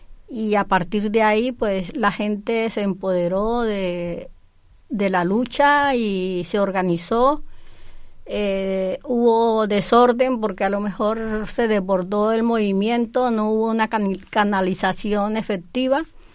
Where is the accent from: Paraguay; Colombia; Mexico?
Colombia; Santander; moved away as an adult; now in Spain; Llevo 25 años aquí en España y en Cataluña 23 años, desde que llegué de Colombia en el año 2000.